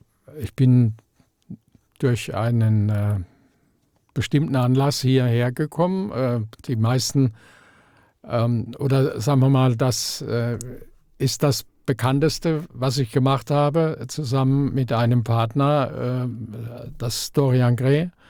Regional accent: Mannheim, Baden-Württemberg, Germany; ich komme aus Mannheim

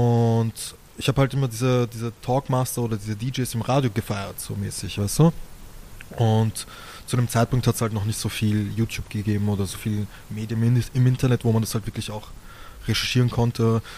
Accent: Vienna, Austria; ich bin in einem Viertel in Wien aufgewachsen, das halt primär so mit Migrantengeneration, also mit der Migrantengeneration bevölkert war

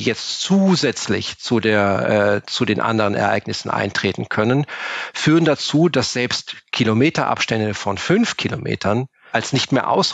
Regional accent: Cologne, North Rhine-Westphalia, Germany; Ich bin Kölner.

